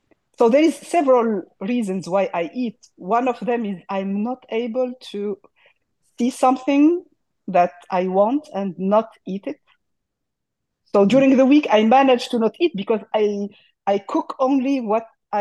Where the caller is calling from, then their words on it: France; English is a second language; So first of all, actually, I'm calling from France, and English is my third language